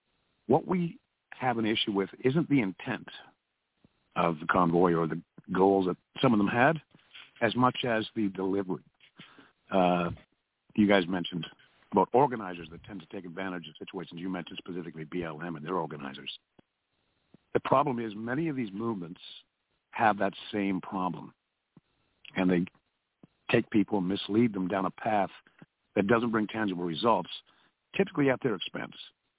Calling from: Ontario, Canada; I'm calling from Ontario, Canada.

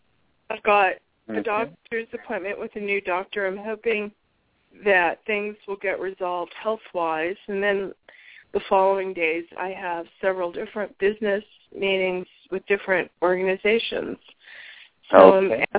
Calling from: Arizona, United States; I'm calling from Arizona.

